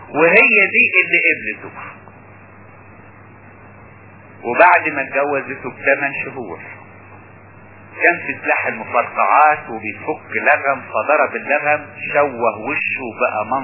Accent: Upper Egypt, Egypt; ليا واحد قريبي عندنا في الصعيد

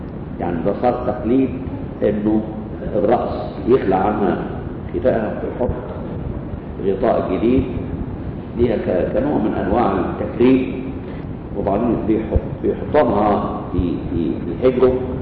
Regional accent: Egypt

